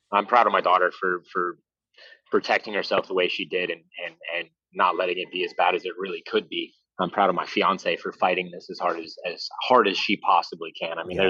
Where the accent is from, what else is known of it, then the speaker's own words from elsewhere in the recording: Ohio, United States; I mean, I grew up in Ohio. It was a whole different ballgame.